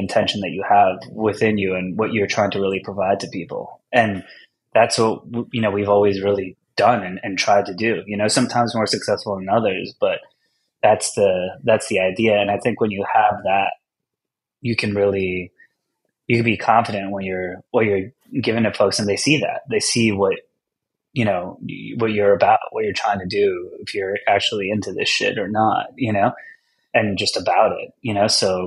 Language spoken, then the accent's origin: English; Wantagh, New York, United States; I was born and raised on Long Island. Yeah, you know, like I grew up in Wantagh, which is like right by Jones Beach